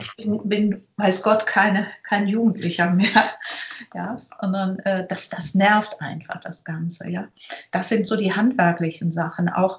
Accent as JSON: {"language": "German", "town": "Lünen", "region": "North Rhine-Westphalia", "country": "Germany", "said": "Ich komme aus Lünen, das ist nordöstlich von Dortmund."}